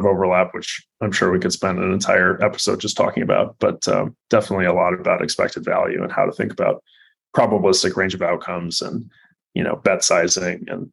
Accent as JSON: {"language": "English", "town": "Chicago", "region": "Illinois", "country": "United States", "tie": "born or raised there", "lives_now": "Miami, United States", "said": "No, my phone number, because I grew up in Chicago, so my phone number is a 630."}